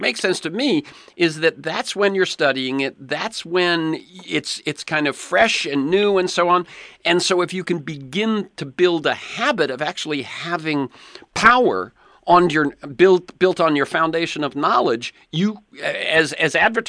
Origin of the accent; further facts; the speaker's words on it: Massachusetts, United States; You know, I was a kid from Massachusetts, and they said, oh, go there, run that district.